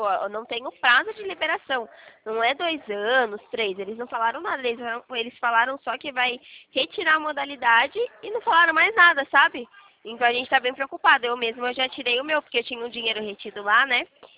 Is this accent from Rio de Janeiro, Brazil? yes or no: no; Itatiba, São Paulo, Brazil; Eu sou daqui de Itatiba, São Paulo.